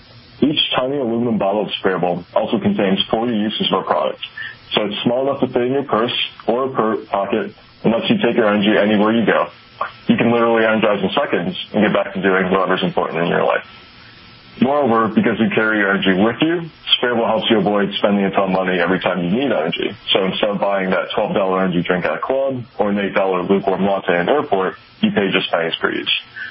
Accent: Chicago, Illinois, United States; So I'm 21 years old. I grew up in Chicago.

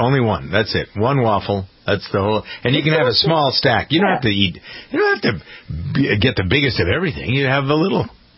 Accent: Framingham, Massachusetts, United States; I find what is happening here in my hometown an interesting bellwether and wonder whether others will copy this.

